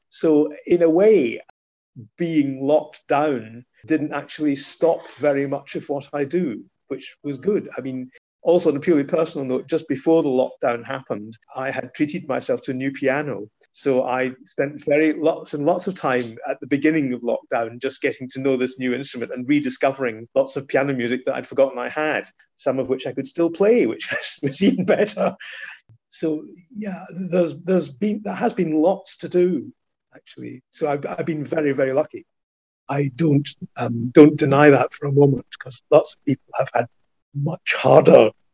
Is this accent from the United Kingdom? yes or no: yes; Dumbarton, Scotland, United Kingdom; I was born in Glasgow, but I was brought up in Dumbarton.